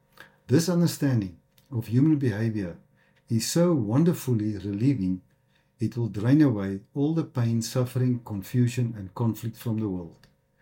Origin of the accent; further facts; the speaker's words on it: South Africa; also born or lived in Netherlands; I was born in the Netherlands, but raised in South Africa.